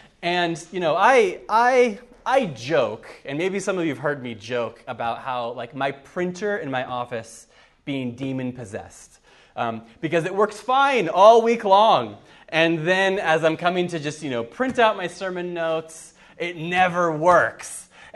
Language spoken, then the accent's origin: English; United States; moved away as an adult; now in Cork, Ireland; as you can guess from my accent, I'm not from Cork. I grew up for the first 19 years of my life in the U.S.